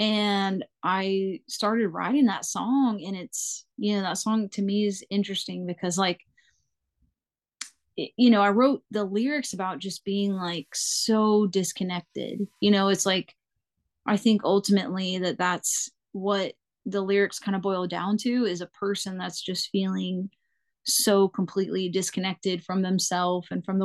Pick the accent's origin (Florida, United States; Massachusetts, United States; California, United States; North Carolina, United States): North Carolina, United States; Like I know for myself, like I'm from North Carolina, so like I'm in my home state.